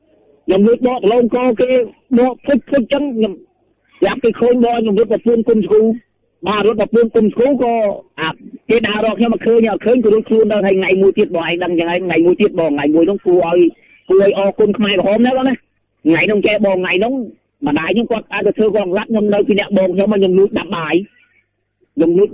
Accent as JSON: {"language": "Khmer", "region": "Battambang", "country": "Cambodia", "tie": "born or raised there", "said": "ខ្ញុំនៅខាងខេត្តបាត់ដំបងបងគេជលាស្រុកកំណើតខ្ញុំនៅនេះទេនៅខាងស្រុកពីរៀងទេបងណា"}